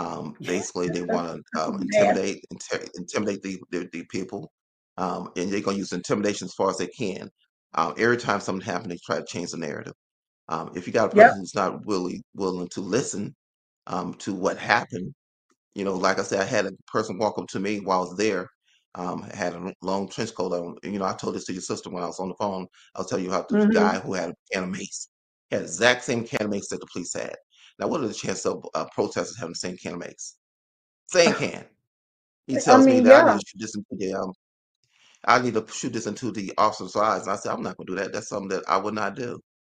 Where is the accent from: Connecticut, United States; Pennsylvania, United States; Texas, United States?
Connecticut, United States; Hartford; I'm a black man. I grew up in Hartford, Connecticut, in the projects.